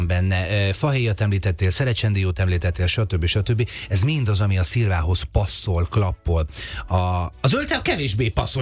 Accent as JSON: {"language": "Hungarian", "town": "Debrecen", "region": "Hajdú-Bihar", "country": "Hungary", "said": "Én Debrecenből jövök"}